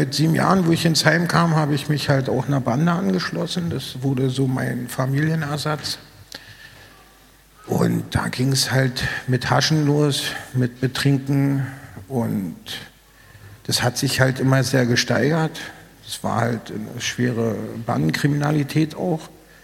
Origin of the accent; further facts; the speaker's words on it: Berlin, Germany; Ich bin in Berlin aufgewachsen, damals noch West-Berlin. Drei Schwestern, Vater, Mutter.